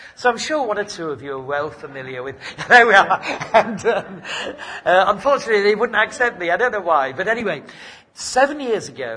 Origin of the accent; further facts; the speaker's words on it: Yorkshire and the Humber, United Kingdom; And yes, I am a Yorkshireman.